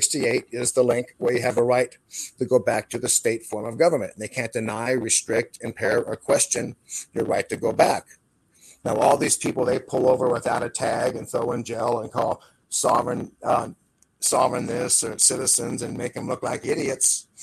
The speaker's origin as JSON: {"language": "English", "region": "California", "country": "United States", "said": "I'm not a Southerner, I'm not sticking up for nobody. I'm from Southern California."}